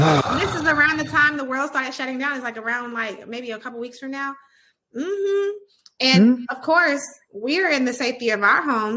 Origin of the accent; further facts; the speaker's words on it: Houston, Texas, United States; But I love A-Town, but I'm from H-Town, you know, different. But so I grew up in Houston family.